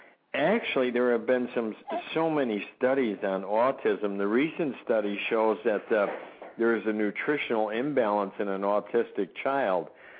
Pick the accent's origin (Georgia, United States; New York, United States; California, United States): New York, United States; now in Wisconsin, United States; No, I was actually born and raised in New York, but then I moved to Wisconsin in 1970.